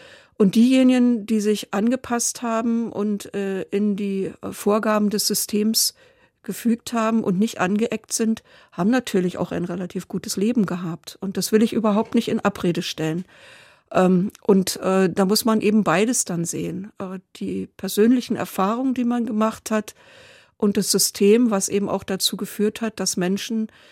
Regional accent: Lusatia, Germany; weil natürlich die Situation in der Lausitz von diesem Braunkohlenabbau in großem Maße strukturell geprägt ist. Was nach 1989 passiert ist, also meine Heimatstadt war eigentlich eine T

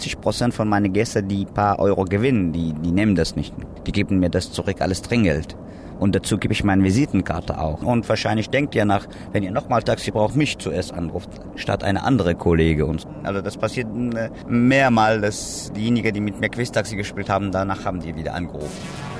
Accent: Iraq; German is a second language; now in Germany; Ich bin ursprünglich Kurde aus dem Irak. Ich bin seit 98 hier in Deutschland. Ich habe 2 Kinder. Ich habe in meiner Heimat Sport studiert.

